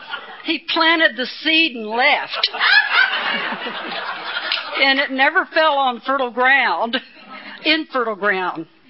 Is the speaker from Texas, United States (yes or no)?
yes; Fort Worth, Texas, United States; moved away as an adult; now in Ringwood, United States; I'm from Ringwood, Illinois, and I've only been from there for 3 months because I'm a Fort Worth, Texas girl.